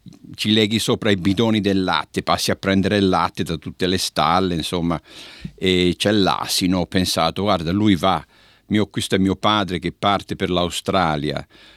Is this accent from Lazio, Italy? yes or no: no; San Ginese, Tuscany, Italy; moved away; sono andato al mio paese e mi sono fermato lì per 2 settimane, non mi sono mosso. Non ho fatto altro che delle passeggiate che poi si leggono anche nel libro, le passeggiate che ho fatto nelle varie frazioni, questi ceppi del paese di San Ginese.